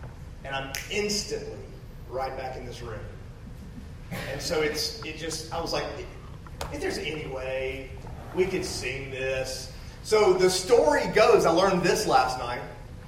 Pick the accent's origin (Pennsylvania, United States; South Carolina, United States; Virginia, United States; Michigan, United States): South Carolina, United States; Charleston; born there; I was born in Roper Hospital in Charleston, South Carolina.